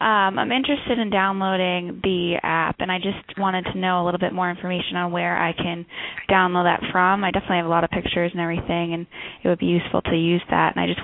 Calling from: Medford, United States; I'm calling from Medford.

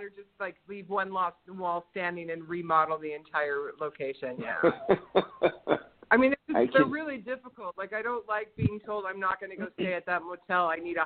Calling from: Lakeside, California, United States; I'm calling from Lakeside, California.

